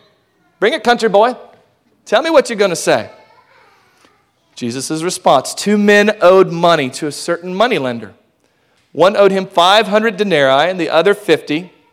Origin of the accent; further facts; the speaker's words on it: Hutto, Texas, United States; because I'm from Hutto, and Hutto is a small town.